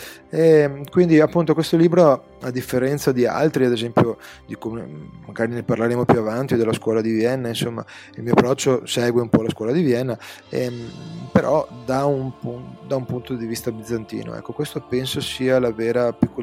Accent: Veneto, Italy; accent: north-eastern Italian; oltretutto abitando nel nord-est, come si sente nel mio accento chiarissimo

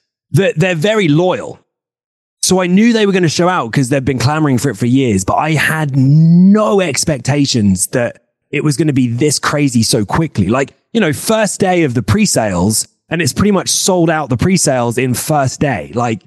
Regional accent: United Kingdom; especially as a British lad growing up, you know, you want to be a footballer 9 times out of 10.

